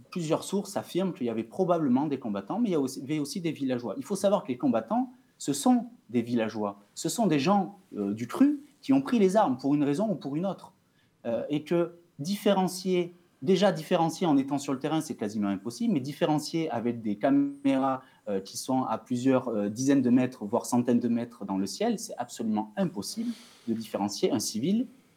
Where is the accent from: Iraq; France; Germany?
France; chez nous en France